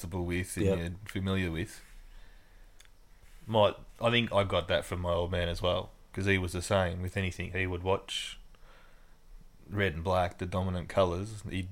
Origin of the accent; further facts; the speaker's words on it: Boronia, Victoria, Australia; Boronia, Furniture Gully.